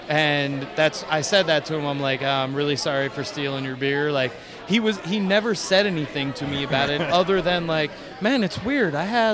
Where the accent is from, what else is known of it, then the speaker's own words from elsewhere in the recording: Pennsylvania, United States; I'm from Schuylkill County, where we don't have crayons. We have crayons.